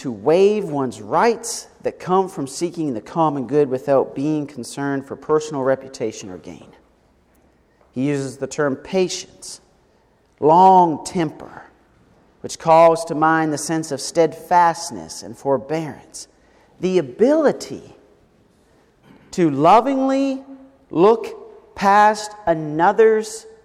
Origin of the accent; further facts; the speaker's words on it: Nova Scotia, Canada; I grew up in Nova Scotia, Canada as a heathen.